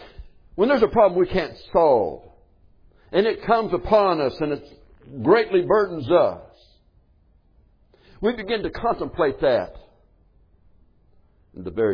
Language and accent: English; United States; born there; I do not have a choice in being American. I was born here, but I'm glad I am.